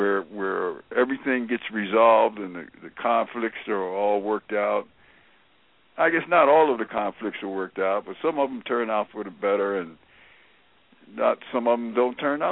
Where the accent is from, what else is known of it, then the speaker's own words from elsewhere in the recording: Philadelphia, Pennsylvania, United States; And I grew up in North Philadelphia as an only child.